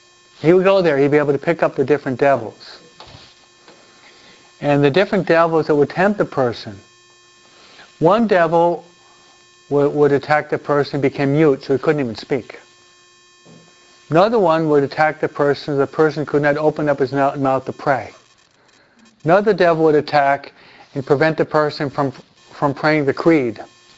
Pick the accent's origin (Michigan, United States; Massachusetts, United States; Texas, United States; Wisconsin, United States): Michigan, United States; Detroit; born there; I was born in Detroit. I only lived there 2 years, but almost all of my relatives still live there.